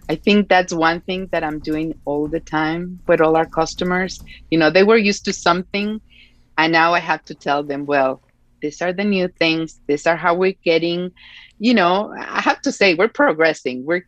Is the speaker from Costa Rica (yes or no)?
no; Mexico; being born and raised in Mexico, you know, we have two last names.